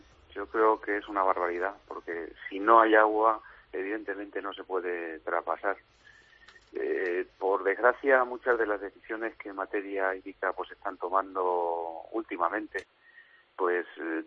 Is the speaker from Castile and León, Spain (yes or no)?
no; Castilla-La Mancha, Spain; y siempre hay unos perjudicados, ¿no?, que somos los de Castilla-La Mancha.